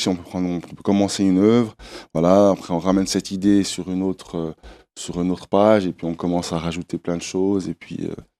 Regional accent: Haiti; Je suis haïtien, donc c'est une religion chez moi.

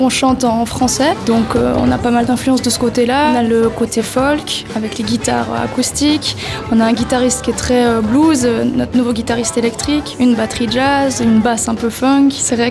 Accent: Switzerland; On est suisse, on parle français

